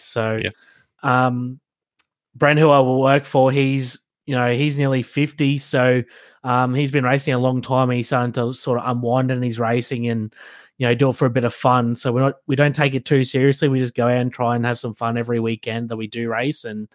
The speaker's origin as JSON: {"language": "English", "country": "Australia", "said": "it's very hard to get over there as an Australian, obviously with visas and stuff like that."}